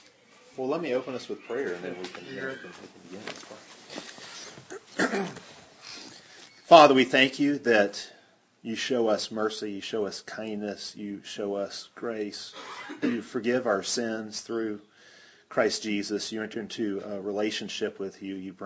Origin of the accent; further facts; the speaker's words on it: Chicago, Illinois, United States; I grew up in Chicago, went to a large public high school